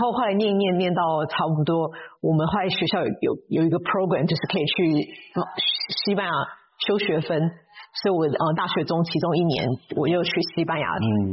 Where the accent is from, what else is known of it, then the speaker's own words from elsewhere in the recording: Taiwan; 我出生在台湾，然后我在台湾念我小学的时候有就是念台湾有一点特殊班，就是美术教育的。